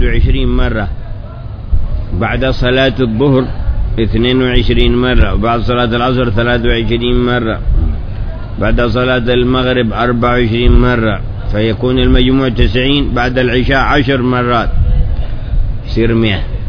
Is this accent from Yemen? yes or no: yes; Hadramaut, Yemen; من بعض المناطق عندنا في حضرموت يقول أنطيتك يعني أعطيتك